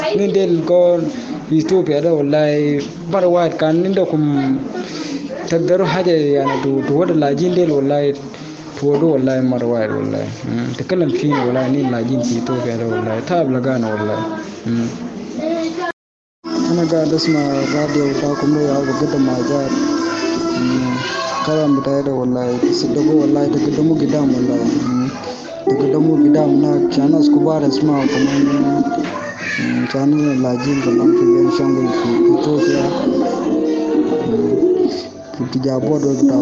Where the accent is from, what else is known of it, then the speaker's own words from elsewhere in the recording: South Sudan; now in Ethiopia; أنا لاجي من إثيوبيا، … أنا دم من ساوث السودان